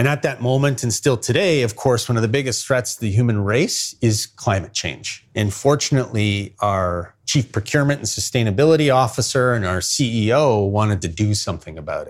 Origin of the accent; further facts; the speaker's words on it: Winnipeg, Manitoba, Canada; born there; Recall, I was born in Winnipeg.